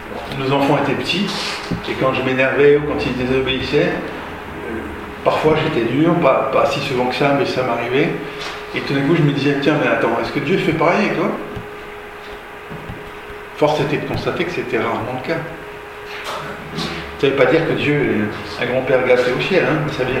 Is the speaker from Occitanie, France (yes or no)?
no; Mulhouse, Grand Est, France; j'étais en terminale à Mulhouse, là où j'ai grandi